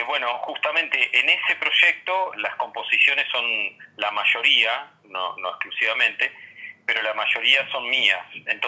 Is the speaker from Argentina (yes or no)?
yes; Buenos Aires, Argentina; Nací en Caballito, pero bueno, después estuve en Mataderos, en Palermo, en distintos barrios, en barracas, viviendo a lo largo de mi vida.